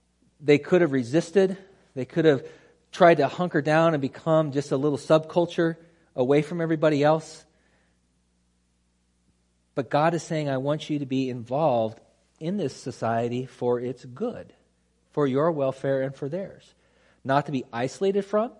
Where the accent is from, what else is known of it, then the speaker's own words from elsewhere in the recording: United States; I love being American. I love the privileges that we have. I love the things that come with our country.